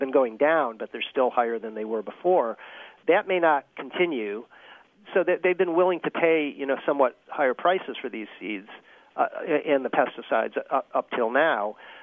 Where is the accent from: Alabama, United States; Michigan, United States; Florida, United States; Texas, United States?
Michigan, United States; I grew up in the Midwest in Michigan, and in many ways it used to be a beautiful part of the country, and we've sacrificed a lot of it.